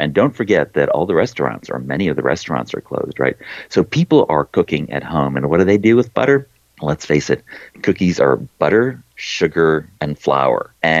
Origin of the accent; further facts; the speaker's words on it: Czechia; English is a second language; So I'm coming from the Czech Republic. For us, various kinds of vanilla crescents are quintessentially Christmassy.